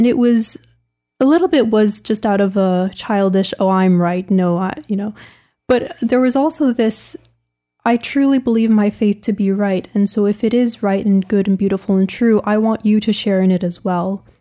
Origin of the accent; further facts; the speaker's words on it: Toronto, Ontario, Canada; I'm 26 years old. I grew up in Toronto, Ontario. I attended the University of Toronto